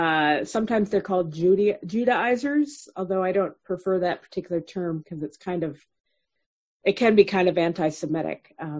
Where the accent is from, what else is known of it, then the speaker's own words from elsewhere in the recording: United States; thinking of my own story as an American and as a white person, as a woman, as a Christian